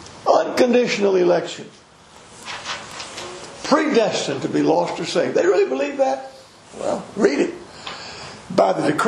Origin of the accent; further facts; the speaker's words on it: Port Arthur, Texas, United States; born there; Did I come home from St. Mary's Hospital in Port Arthur